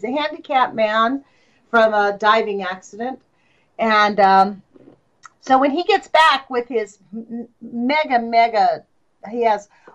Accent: Los Angeles, California, United States; now in Eugene, United States; Like, you know, I'm from Los Angeles, so in LA there's so much smog you can't really even see it.

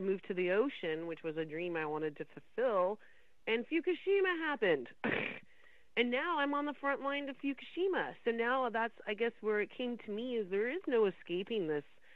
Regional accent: Washington, United States; And that's what I grew up with around Hanford

